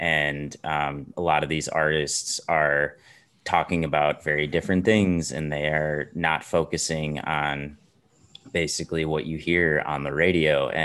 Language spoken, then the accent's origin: English; Minnesota, United States; a lot of it from my hometown in Minnesota.